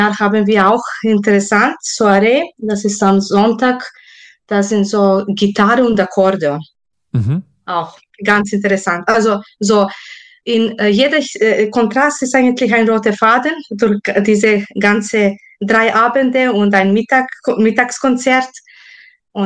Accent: Prizren, Prizren District, Kosovo; now in Germany; ich bin auch aufgewachsen so sehr viel mit Volksmusik aus meiner Heimat. Also, ich komme aus Prizren, das ist so Kosovo, Metochien, also so die Richtung. Und ich bin Serbin und da war Folklore sehr wichtig.

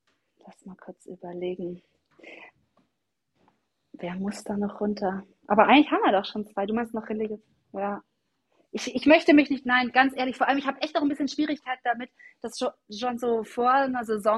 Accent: Augsburg, Bavaria, Germany; ich komme ja aus Augsburg

